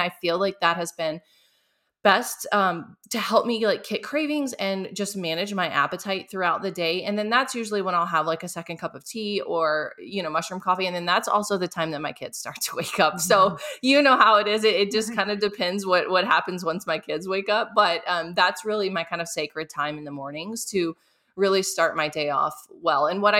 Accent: Mississippi, United States; And so I grew up in the South Mississippi.

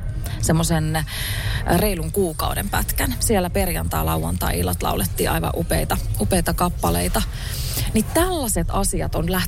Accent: Lapinlahti, North Savo, Finland; accent: Savonian; moved away as an adult; now in Porvoo, Finland; Mä oon Lapinlahdelta. Eli tuolta Ylä-Savosta Kuopion ja Iisalmen välistä. Sieltä mä oon lähtöisin ja 18 vuotta siellä asustellut ja mutkien kautta nyt sitten 6 vuotta tuohon Porvooseen. Että kyllä on murteet tullut ainakin tutuksi, että on täysin savolainen

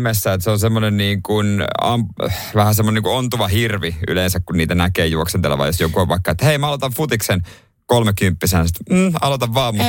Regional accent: Seinäjoki, South Ostrobothnia, Finland; Pohjanmaalla. Seinäjoki on iso pitäjä. No. Minun rakas kotiseutuni ja kyllä tiedän edelleenkin serkkupareja.

